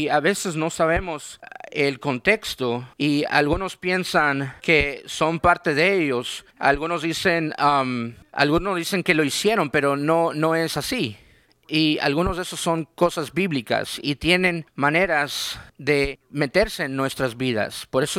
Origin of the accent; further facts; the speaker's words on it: Rochester, New York, United States; now in North Carolina, United States; Hace unos años, mi esposa y yo nos mudamos a Carolina del Norte. Yo no soy de acá, yo soy de Nueva York. Uno de acá se animó muchísimo. Sí, yo crecí allá en Rochester, New York, en la ciudad.